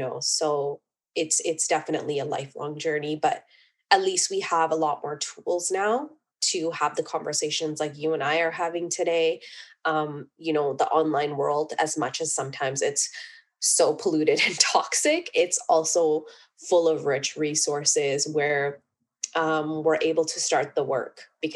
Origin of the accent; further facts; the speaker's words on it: Canada; bridging like my Punjabi Sikh roots to being born and brought up in Canada